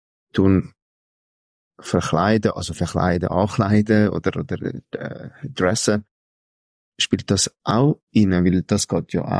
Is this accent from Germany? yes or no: no; Italy; ich bin ja Italiener